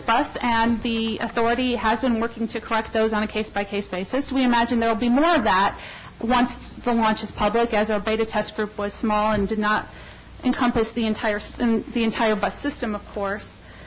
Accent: Midwest, United States; accent: Midwest; It seems to have been able, for the most part, to get past my Midwest accent.

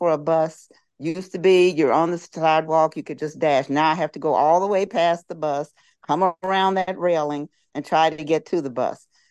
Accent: Kansas City, Missouri, United States; I am an African-American female, and I'm wearing a face mask and a T-shirt honoring my hometown, Kansas City Chiefs Super Bowl champions.

